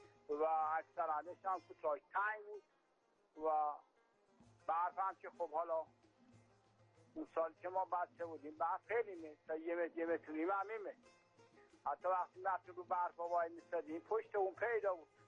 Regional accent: Gilan, Iran; now in Tehran, Iran; من اهل گیلانم و فعلا ساکن تهران هستم.

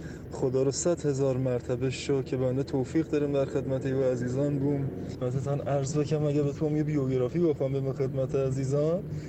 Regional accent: Kermanshah, Iran; بعد از یک دوران دانشجویم به اتمام رسی و شهر خودم کرمانشاه برگشتم و در زمینه پزشکی و طبابت شروع به کار کردم.

